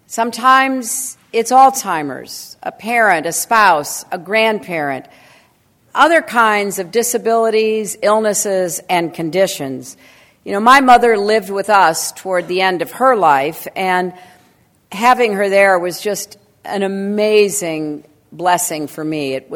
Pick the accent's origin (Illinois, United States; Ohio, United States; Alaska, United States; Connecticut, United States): Illinois, United States; Chicago; It may be because I'm from the Midwest. I was born in Chicago. I was raised in a suburb.